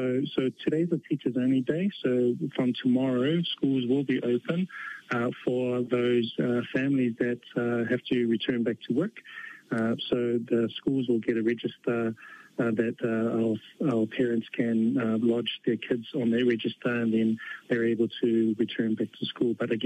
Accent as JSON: {"language": "English", "town": "Mangere", "region": "Auckland", "country": "New Zealand", "tie": "born or raised there", "said": "So I grew up in Mangere, and as a teenager, I went through, I was diagnosed with left knee bone cancer."}